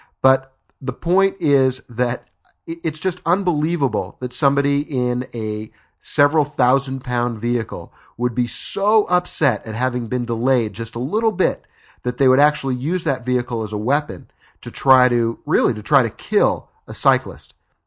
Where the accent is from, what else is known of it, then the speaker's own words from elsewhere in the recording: Glendale, California, United States; the local newspaper here in my hometown of Glendale, California, the Glendale News Press, which is part of the Los Angeles Times.